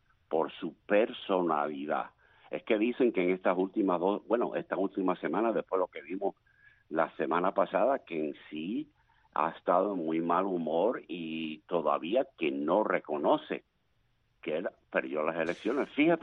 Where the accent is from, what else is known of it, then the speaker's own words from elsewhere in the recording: Cuba; now in United States; como cubano, nacido en Cuba, cubano-americano